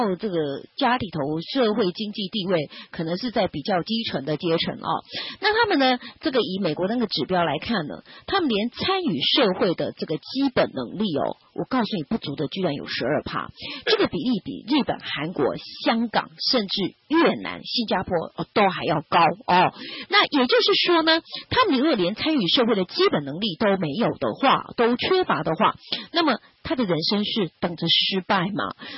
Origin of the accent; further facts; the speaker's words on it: Taiwan; 但是对我们台湾人民的疾苦呢倒是不关心啊。